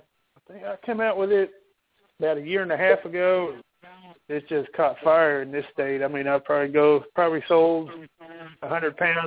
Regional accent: Texas, United States; I've always done well with it when I cook here in Texas. And I don't know, I'm from Texas, and everybody cracks up because I just do so good.

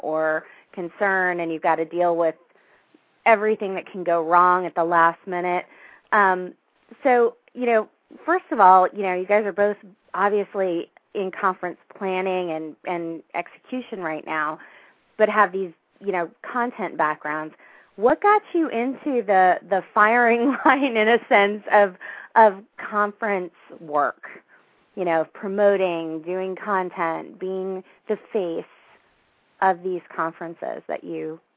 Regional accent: California, United States; because born and raised in California, I need to see everything

